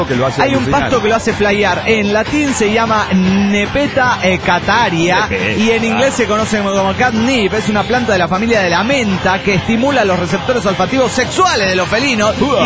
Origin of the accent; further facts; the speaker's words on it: Bogotá, Colombia; de Bogotá, Locombia.